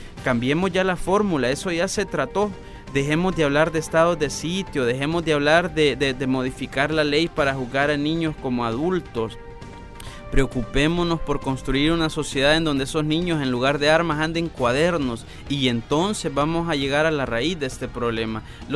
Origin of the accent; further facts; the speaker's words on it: El Salvador; ¿Cuántas víctimas hay a diario en mi país? El Salvador no tiene una política nacional sobre víctimas.